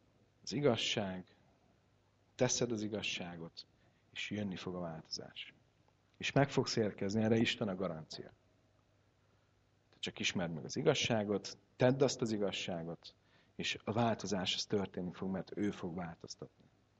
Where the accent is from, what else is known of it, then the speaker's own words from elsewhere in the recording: Budapest, Hungary; now in Szeged, Hungary; Pösti gyerek vagyok, ott nőttem fel, sokat autóztam, annyira jó volt, mikor Szegedre jöttünk, hogy 10 perc alatt el lehet érni bárhová.